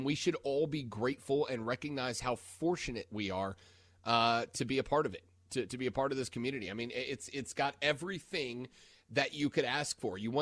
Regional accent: Fort Walton Beach, Florida, United States; I grew up in Destin, Fort Walton Beach, Florida, and it's a very similar makeup.

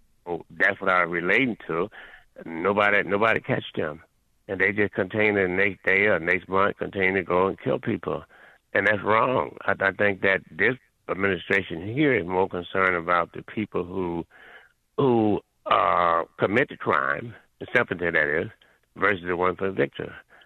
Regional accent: the South, United States; I'm from South. I was raised in Jim Crow. I got a seventh-grade education, ran away from home.

